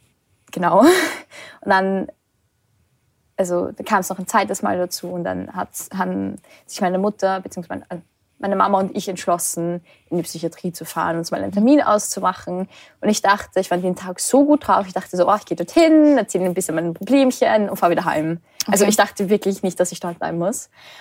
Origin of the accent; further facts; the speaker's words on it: Lower Austria, Austria; Genau, ich komme aus dem Waldviertel.